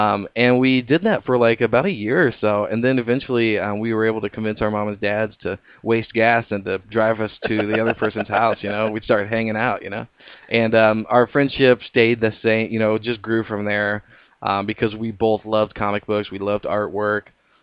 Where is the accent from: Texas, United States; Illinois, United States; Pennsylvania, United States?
Illinois, United States; Mount Vernon; also born or lived in Ewing; I grew up, I was born in Mount Vernon at the old Good Sam Hospital.